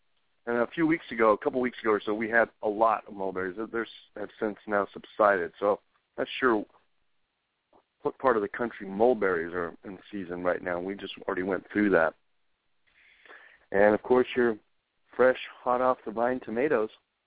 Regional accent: New Mexico, United States; I grew up in New Mexico. We had corn out there, too. It's a different climate.

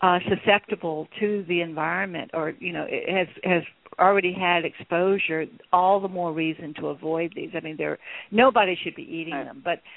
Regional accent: Baton Rouge, Louisiana, United States; We live in Cancer Alley here. I grew up in Baton Rouge, and that's like, it's just all these petrochemical plants.

